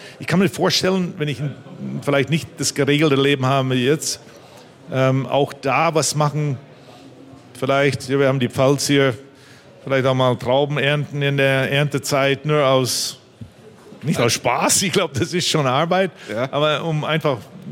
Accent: Winnipeg, Manitoba, Canada; weil meine Liebe zum Zahnarzt war, als ich als Jugendlicher in Winnipeg aufgewachsen bin

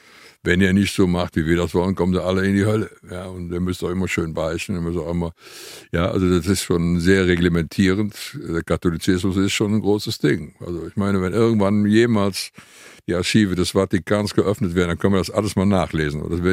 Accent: Cologne, North Rhine-Westphalia, Germany; Man ist als Kölner nicht ausgrenzend.

